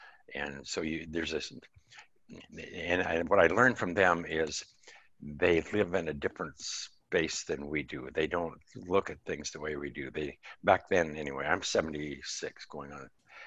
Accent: Montana, United States; Well, I was raised in Montana and grew up kind of as a cowboy.

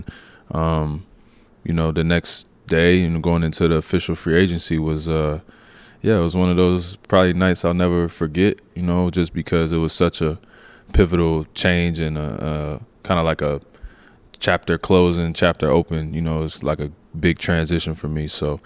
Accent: Toronto, Ontario, Canada; I grew up in Toronto. I earned a lot of who I am there.

